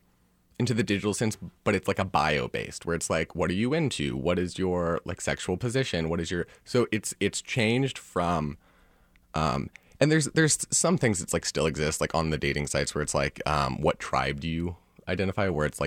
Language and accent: English; Kansas City, Missouri, United States; So I'm originally from Kansas City. I grew up in Brookside, and then I went to Catholic grade school and high school, which is always fun.